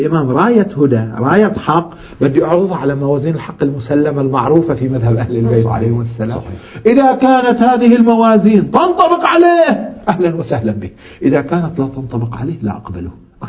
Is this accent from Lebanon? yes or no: yes; Lebanon; يعني هو من اليمن مثل ما أنا من لبنان